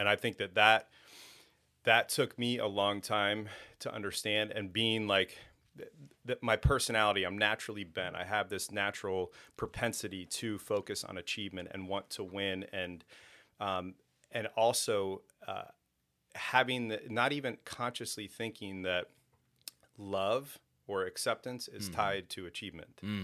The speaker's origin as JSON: {"language": "English", "town": "Sarasota", "region": "Florida", "country": "United States", "tie": "born or raised there", "said": "Sarasota."}